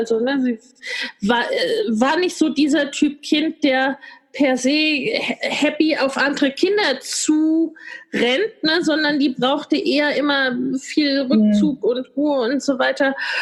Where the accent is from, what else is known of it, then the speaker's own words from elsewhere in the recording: Hesse, Germany; bei uns im Westen in Hessen